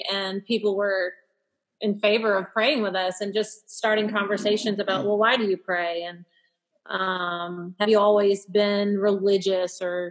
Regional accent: the South, United States; And I was taught, I'm from the South, so I was taught a way to a person's heart is through their stomach.

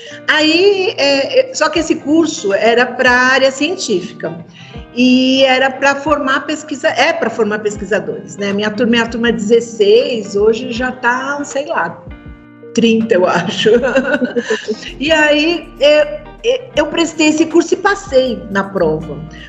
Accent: São Paulo, Brazil; eu sou da Zona Leste. Então, era perto da minha casa

